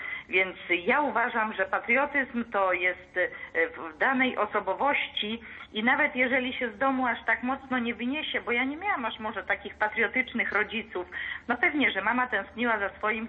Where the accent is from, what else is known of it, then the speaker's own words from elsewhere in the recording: Russia; nawet jeżeli ktoś pluje, że ja jestem Rosjanką